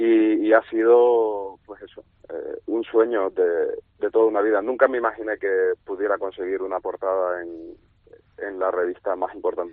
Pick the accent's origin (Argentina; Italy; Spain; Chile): Spain; soy el primer español que consigue una portada en National Geographic Internacional